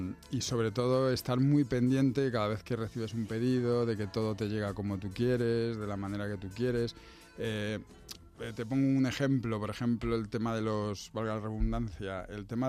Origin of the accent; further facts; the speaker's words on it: Madrid, Community of Madrid, Spain; somos madrileños todos. Y nos juntábamos la familia, teníamos todos en un pueblo de Toledo, que se llama Escalona.